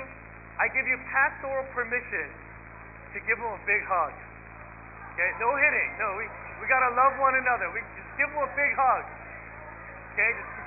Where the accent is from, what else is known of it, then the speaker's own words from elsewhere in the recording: United States; a lot of us growing up in American evangelical churches lack. And one of the things that I am very thankful for, especially for my Korean Christian heritage, is this tradition of prayer.